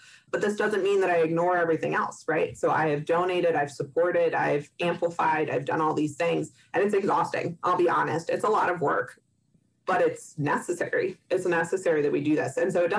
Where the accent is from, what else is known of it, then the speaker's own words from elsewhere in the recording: Pennsylvania, United States; I grew up in Pennsylvania. And that did have a big impact on how I grew up.